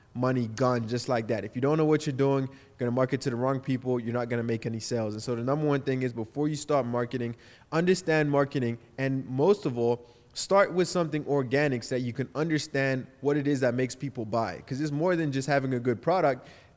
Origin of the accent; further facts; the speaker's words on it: Baltimore, Maryland, United States; now in Florida, United States; which is why I moved out of my hometown in Maryland, moved to Florida.